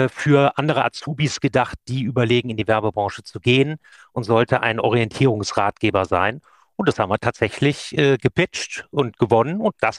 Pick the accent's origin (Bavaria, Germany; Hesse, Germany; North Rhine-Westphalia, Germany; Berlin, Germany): North Rhine-Westphalia, Germany; Düsseldorf; Ich bin Düsseldorfer Jung, Rheinländer Frohnatur. Bin auch in Düsseldorf aufgewachsen, habe auch hier meine Ausbildung zum Werbekaufmann gemacht.